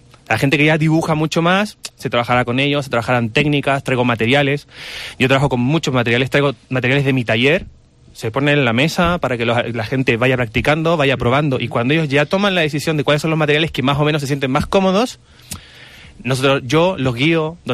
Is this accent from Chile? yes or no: yes; Chile; now in Jaca, Spain; soy chileno, vivo en Jaca hace una temporada bastante ya interesante.